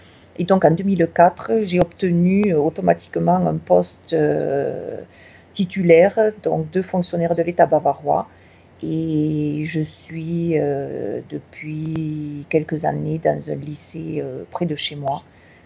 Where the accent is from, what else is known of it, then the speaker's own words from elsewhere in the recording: Occitanie, France; Donc moi, je suis originaire du Tarn, du sud-ouest de la France. J'ai gardé mon accent comme vous pouvez le reconnaître. J'avais appris l'anglais en première langue, l'allemand seulement en seconde langue